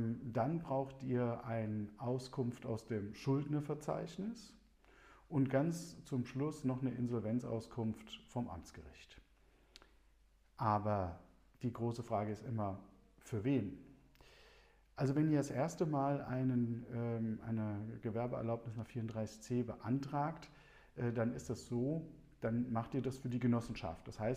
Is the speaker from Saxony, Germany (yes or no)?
no; Hesse, Germany; Also, wie die meisten wissen, komme ich aus Hessen.